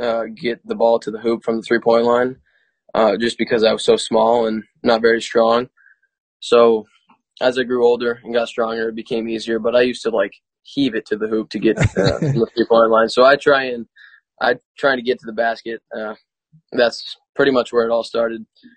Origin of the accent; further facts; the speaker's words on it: Readfield, Maine, United States; I'm from Readfield. I live in Readfield, Maine.